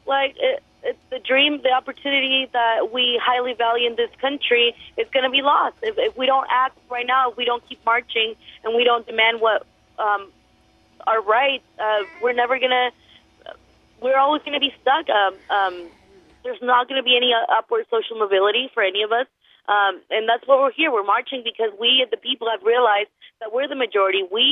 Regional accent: San Diego, California, United States; I'm from San Diego. I'm here representing San Diego City College.

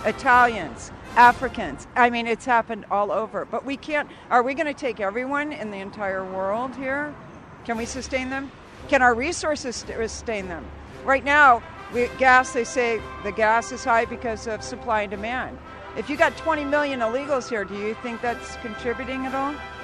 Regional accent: San Francisco, California, United States; born there; Here, I was born in San Francisco.

